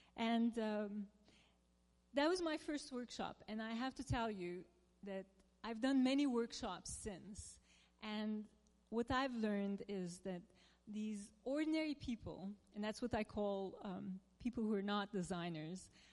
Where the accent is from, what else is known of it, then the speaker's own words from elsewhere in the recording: Turkey; when I was growing up in Turkey, there was like a roadmap to being successful.